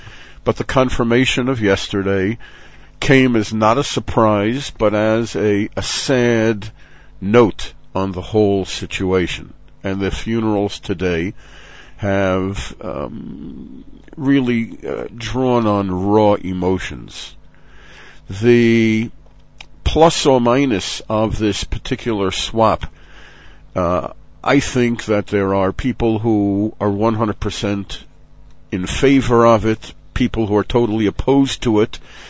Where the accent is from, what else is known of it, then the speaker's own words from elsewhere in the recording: United States; born there; since I was born in the States and don't need citizenship papers